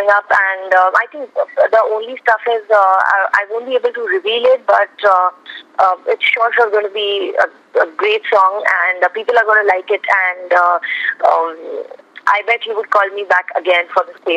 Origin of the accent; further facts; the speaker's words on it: Vadodara, Gujarat, India; English is a second language; now in Mumbai, India; I would fly down from Bombay to Baroda at my, like, you know, hometown. And in my hometown, and I would just get into the music class where I had learned.